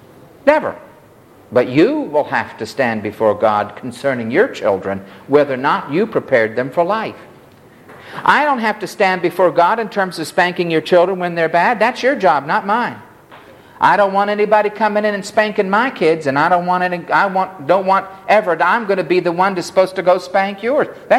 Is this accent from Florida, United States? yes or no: yes; Florida, United States; I remember hearing once a famous preacher in my hometown in Florida.